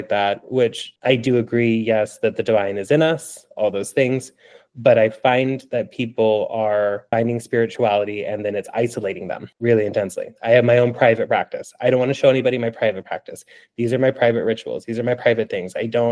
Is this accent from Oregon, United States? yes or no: yes; Oregon, United States; I didn't really grow up speaking Spanish. I didn't grow up in Mexico. You know, I grew up in Oregon.